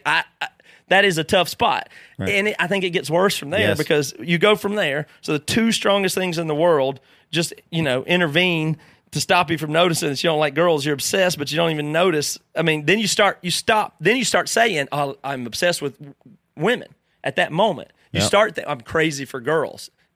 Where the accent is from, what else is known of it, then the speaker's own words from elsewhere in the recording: Greer, South Carolina, United States; I grew up in Greer, South Carolina